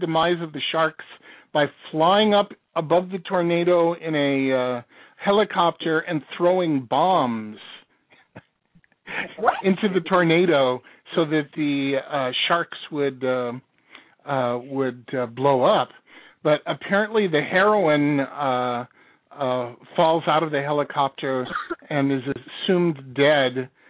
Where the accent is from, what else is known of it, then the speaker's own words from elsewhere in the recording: California, United States; No. I also grew up in Southern California, so.